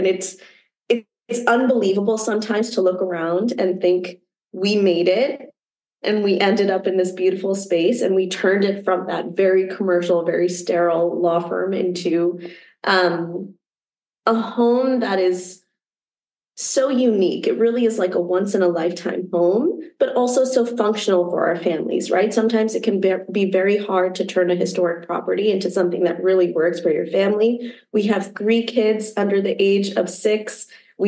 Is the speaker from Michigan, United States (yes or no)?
no; New Jersey, United States; I'm Pakistani Muslim American. I grew up right outside of Princeton, New Jersey, met my husband about 7 years ago.